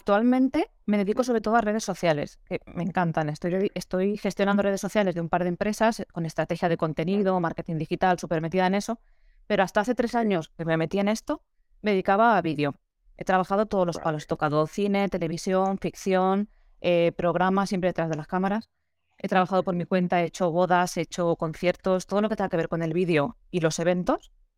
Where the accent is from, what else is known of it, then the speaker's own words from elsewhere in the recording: Valencia, Valencian Community, Spain; also born or lived in Madrid; estudié audiovisuales en Madrid. Soy de Valencia, fui a Madrid para estudiar audiovisuales.